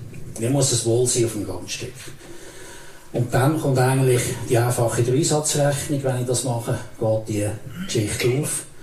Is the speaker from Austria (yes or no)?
no; Thurgau, Switzerland; Das sind unsere Ursprünge. Kanton Thurgau, also ich bin Thurgauer. Mit Heimat dort Todswil.